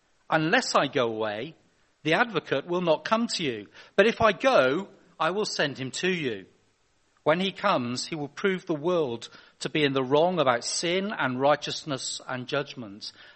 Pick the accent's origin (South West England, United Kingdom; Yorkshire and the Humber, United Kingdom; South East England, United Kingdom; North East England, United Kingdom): South West England, United Kingdom; Cirencester; I'm from Cirencester originally, down the road, where my family still work, still live. And I've come up today from Somerset, where the water is still safe.